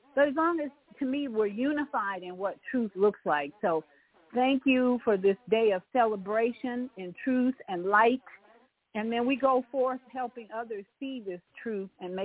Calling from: Orlando, Florida, United States; in Orlando.

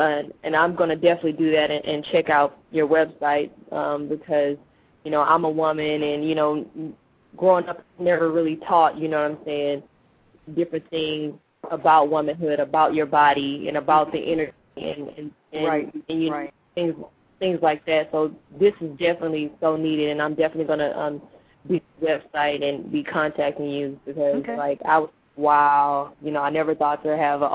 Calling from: Houston, Texas, United States; I'm calling from Houston

